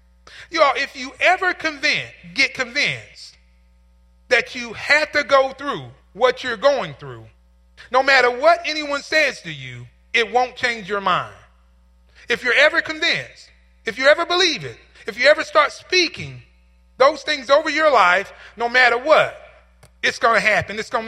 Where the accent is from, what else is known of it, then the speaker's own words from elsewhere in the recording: United States; I'm from Marion County.